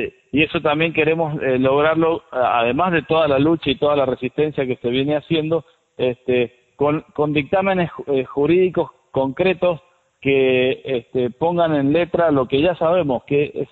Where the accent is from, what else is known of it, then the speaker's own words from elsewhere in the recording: Argentina; Quizás como argentino podemos hacer un balance